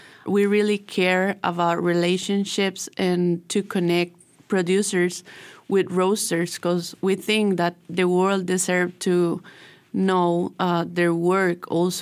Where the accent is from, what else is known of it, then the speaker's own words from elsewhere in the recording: Costa Rica; I came just from Costa Rica to here.